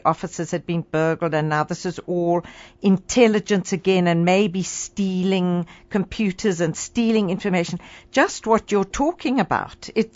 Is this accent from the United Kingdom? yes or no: no; Botswana; Because I grew up with snakes, because I grew up in Botswana.